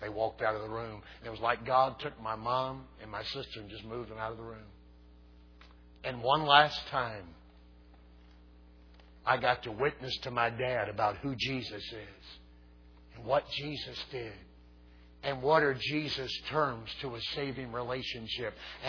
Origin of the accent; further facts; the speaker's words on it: Mississippi, United States; if I was preaching nearby my hometown in Mississippi.